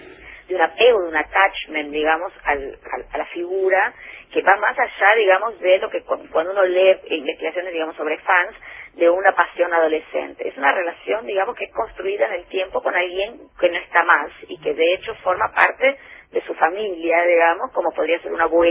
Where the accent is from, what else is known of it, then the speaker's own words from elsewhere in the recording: Rio de Janeiro, Brazil; Spanish is a second language; also born or lived in Argentina; No, soy de Río de Janeiro.